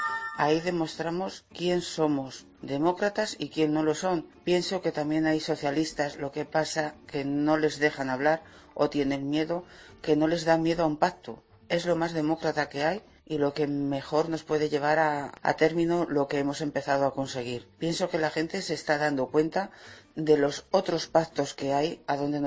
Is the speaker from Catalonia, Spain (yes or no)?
no; Castilla-La Mancha, Spain; Yo soy de Castilla-La Mancha y esto va peor